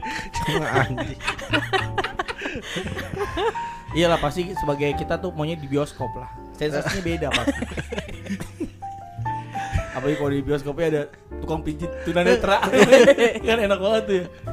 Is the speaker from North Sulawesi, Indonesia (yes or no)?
no; Bekasi, West Java, Indonesia; Saya asli bapak tuh dari Padang, mama dari Bangka. Gitu ya, saya gede di Bekasi.